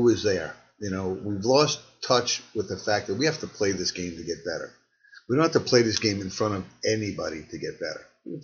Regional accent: Patchogue, New York, United States; I was telling somebody the other day where, you know, where I grew up in Patchogue, you know, years back

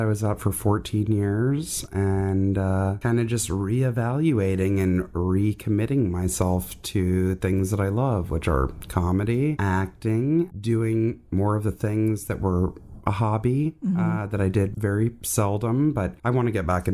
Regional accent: Atlanta, Georgia, United States; we just said Coke no matter what because I grew up in Atlanta and that's like Coke country.

